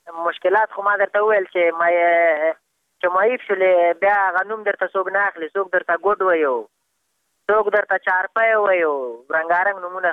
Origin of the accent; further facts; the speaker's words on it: Afghanistan; بس خو موږ هم د افغانستان بچیان یو د افغانستان معلولین یو پوه شي موږ باندې افغانستان ډېر ګران دی